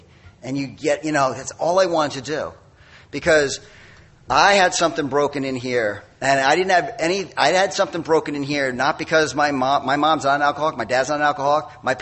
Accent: Northeast, United States; I'm from the Northeast. You know, I just come from boarding school.

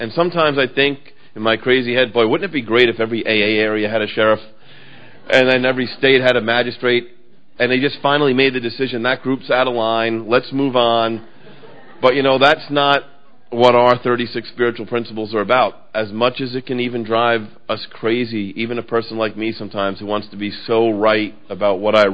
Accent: New York, United States; because I am a New Yorker, okay?

